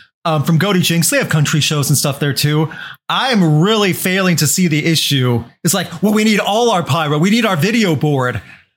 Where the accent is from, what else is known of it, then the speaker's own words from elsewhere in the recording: Midwest, United States; Also, speaking as a Midwesterner, St. Louis is comparable to Charlotte